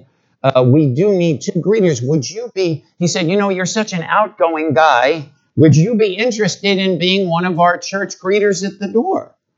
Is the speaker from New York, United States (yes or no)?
yes; Brooklyn, New York, United States; And I'm thinking, I'm from Brooklyn. I have no idea what the guy's talking about.